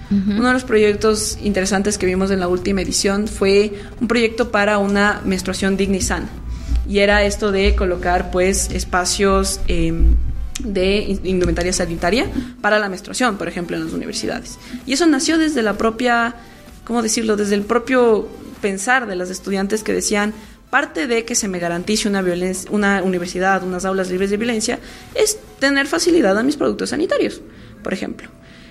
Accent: Ecuador; como cultura ecuatoriana tenemos una mala memoria

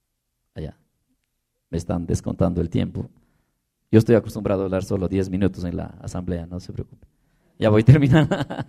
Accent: Cebadas, Chimborazo, Ecuador; Yo vengo de Cebadas, el río Cebadas, deben haber escuchado. Este río, cuando yo era niño, tronaba y se escuchaba en mi comunidad.

